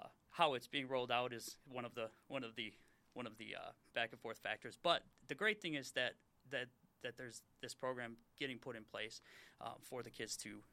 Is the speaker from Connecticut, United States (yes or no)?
no; Racine, Wisconsin, United States; I'm from Racine. I was born in Racine. I attended public schools my entire life in Racine